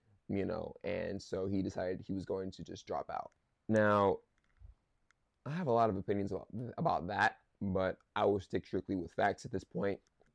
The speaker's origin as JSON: {"language": "English", "region": "New York", "country": "United States", "tie": "born there", "said": "You know, I was born in New York, so New York still has a very, very big place in my heart, of course."}